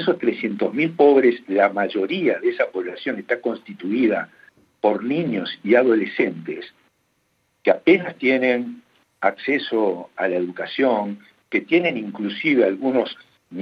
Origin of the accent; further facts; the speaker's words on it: Uruguay; el gran problema que tenemos en el Uruguay con esta ley son los controles